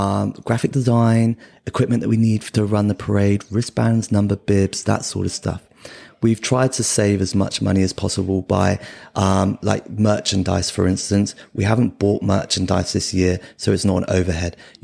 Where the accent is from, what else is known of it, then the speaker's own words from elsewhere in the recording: Hayle, South West England, United Kingdom; I grew up in Hale, down in Cornwall, and they got 3 miles of golden sand and sand dunes